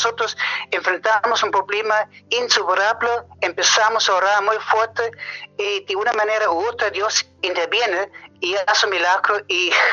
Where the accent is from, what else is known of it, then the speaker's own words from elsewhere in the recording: Wiesbaden, Hesse, Germany; Spanish is a second language; Yo soy un médico alemán peruano. Crecí en Wiesbaden, es una ciudad muy cerca de Frankfurt, hace 58 años.